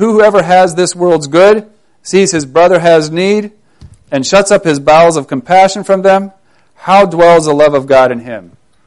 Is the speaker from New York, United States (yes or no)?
no; Ohio, United States; I guess it's because I grew up in Ohio.